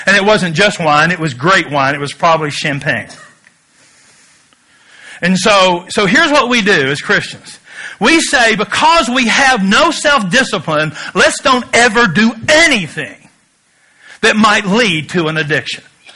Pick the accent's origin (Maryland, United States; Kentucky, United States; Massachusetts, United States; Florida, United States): Kentucky, United States; I started smoking when I was 11 years old. Now, I'm from Kentucky. I know that sounds terrible at this moment, but, you got to put it in context.